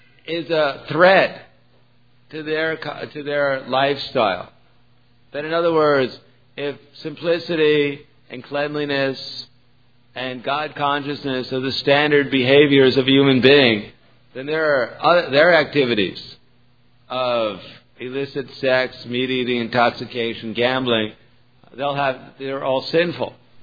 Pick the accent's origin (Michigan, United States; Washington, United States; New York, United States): New York, United States; So although I grew up in New York, I was terrified going to the temple there